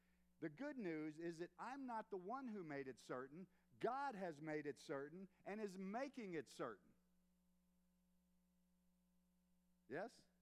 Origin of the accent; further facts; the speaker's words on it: United States; I think it's great to forget I'm American.